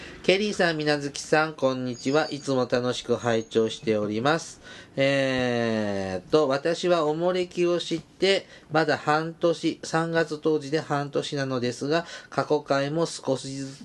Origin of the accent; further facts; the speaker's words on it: Kumamoto, Japan; さて、私は九州熊本出身なのですが